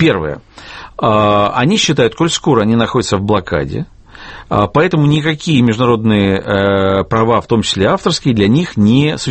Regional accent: Lviv, Lviv Oblast, Ukraine; born there; я лично родился во Львове

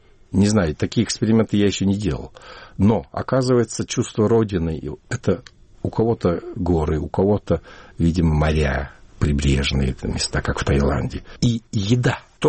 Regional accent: Ulaanbaatar, Mongolia; в детстве, в Ламбаторе у нас был большой Чайна-таун

